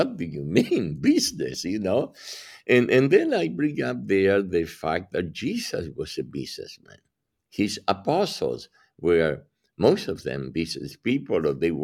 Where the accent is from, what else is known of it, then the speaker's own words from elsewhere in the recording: Argentina; first language Spanish; English is a second language; It's my accent, okay? I was born and raised in Argentina. I grew up learning speaking Spanish. And when you learn English later in life, it comes out like this, rusty.